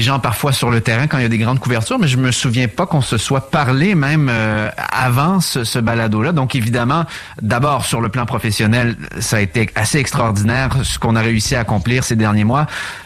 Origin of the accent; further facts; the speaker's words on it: Canada; Évidemment, moi, je viens du Canada, je viens pas d'Europe.